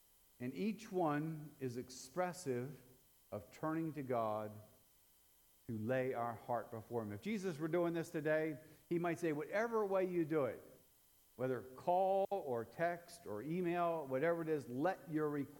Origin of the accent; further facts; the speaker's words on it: Delaware, United States; I grew up in Delaware, slower Delaware as they call it, below the canal, and I grew up at a beach resort.